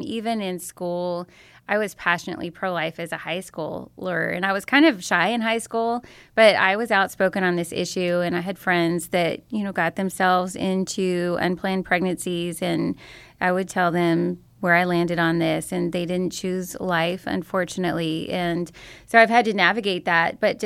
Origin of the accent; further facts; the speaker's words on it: San Antonio, Texas, United States; now in Austin, United States; And I grew up in San Antonio and then went to A&M and met a guy in Austin and ended up landing there when we got married. And I've been in Austin for 30 years this year.